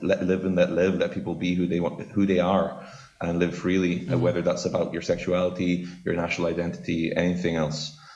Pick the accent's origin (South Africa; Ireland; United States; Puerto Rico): Ireland; Ulster; we are far from the centre, underfunded, and have a lack of resources because we are people from Donegal, and that's unfortunately just how the government treats our county.